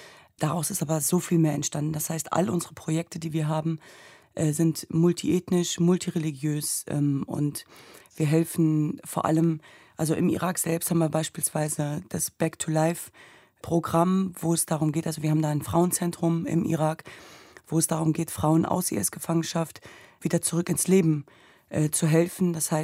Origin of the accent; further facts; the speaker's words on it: Germany; ich bin ja in Deutschland geboren und aufgewachsen und hatte immer das Gefühl, dass mir irgendetwas fehlt, dass so der zweite Teil mir fehlt. Und ich war noch nie im Irak oder in der Heimat meiner Eltern